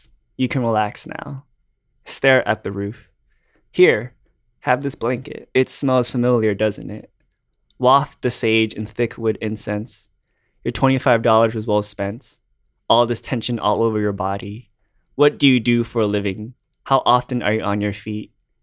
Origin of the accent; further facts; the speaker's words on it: Houston, Texas, United States; But I'm from Houston. I love Houston so much that I'm going to go with the Houston Rockets.